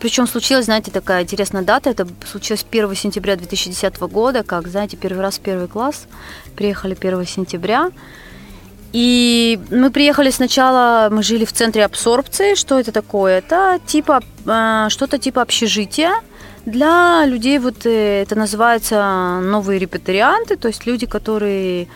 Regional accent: Siberia, Russia; now in Israel; Я когда в Израиле говорю, что я из Сибири

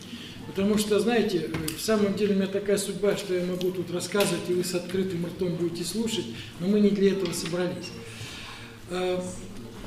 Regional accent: Chelyabinsk Oblast, Russia; Я сам родом из Емельяновской, Челябинской области.

